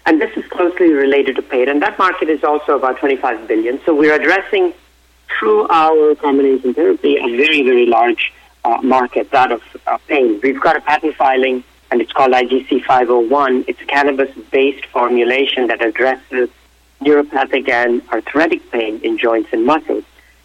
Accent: Connecticut, United States; my background is I grew up in Connecticut, and I went to the University of Maryland.

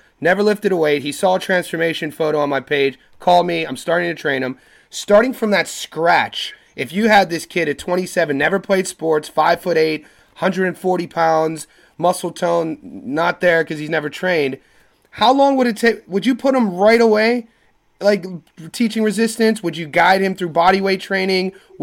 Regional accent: Youngstown, Ohio, United States; I grew up in Youngstown, Ohio.

